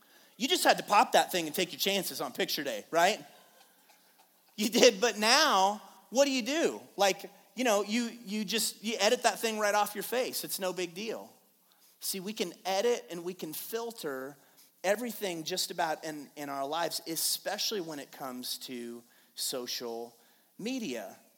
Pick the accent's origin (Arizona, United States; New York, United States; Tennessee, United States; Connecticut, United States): Arizona, United States; Payson; I grew up in Payson. Nobody cared about their hair back then.